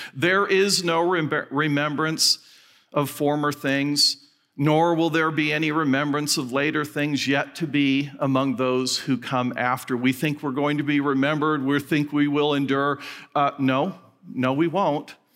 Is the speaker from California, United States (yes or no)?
yes; Fresno, California, United States; I'm from Fresno, California, which right now destroys my credibility with about 30% of you. But there it is, Fresno, California. It's located in the Central Valley of California